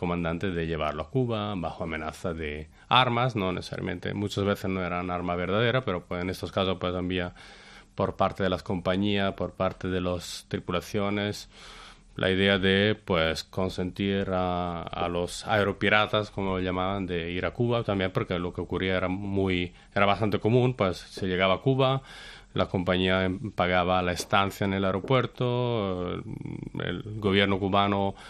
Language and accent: Spanish; Italy; Spanish is a second language; principalmente porque siendo italiano, pues está con el imaginario claramente del 11 de septiembre